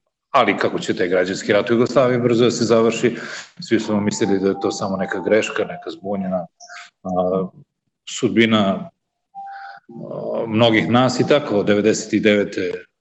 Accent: Belgrade, Serbia; moved away as an adult; now in Cascais, Portugal; rođen sam u Beogradu 1961. godine. Tamo sam završio gimnaziju, posle fakultet likovnih umetnosti i magistarske studije slikarstva. Sada živim u Portugaliji, u mestu pored Lisabona, koje se zove Kaškajač. Ovde smo već skoro 30 godina.

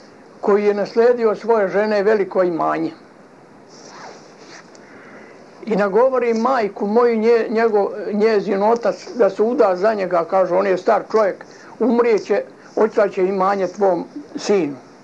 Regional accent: Gornji Zaluković, Republika Srpska, Bosnia & Herzegovina; born there; Rođen sam u Gornjem Zalukoviku kod Vlasenice.

